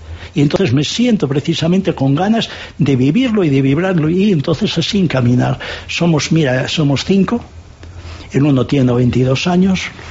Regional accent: Galicia, Spain; Lógico es que yo, como gallego que soy, ¿verdad?

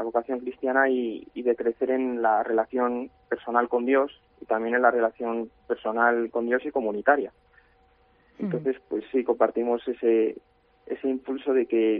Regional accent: Ávila, Castile and León, Spain; en Ávila Capital, sí. Estoy en el barrio donde también, porque yo procedo del barrio del Sur, yo vivo en la avenida Juan Pablo II, ¿no?

